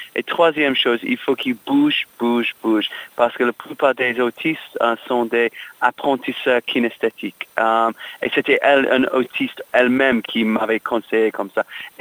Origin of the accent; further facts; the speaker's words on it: England, United Kingdom; French is a second language; now in Texas, United States; Oui, je suis anglais par naissance et élevage, mais oui, j'habite aux États-Unis, au Texas, et mon fils était né là.